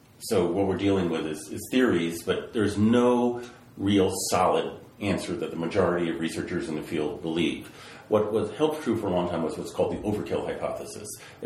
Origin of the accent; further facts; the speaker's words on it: England, United Kingdom; we think of, me being English as where I came from, that was a much newer place than these great civilizations down in South America and Central America.